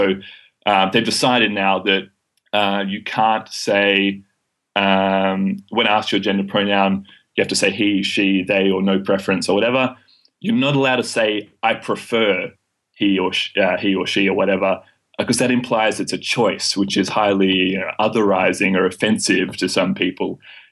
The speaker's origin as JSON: {"language": "English", "town": "Melbourne", "region": "Victoria", "country": "Australia", "tie": "born or raised there", "said": "I grew up in the People's Republic of Inner Melbourne"}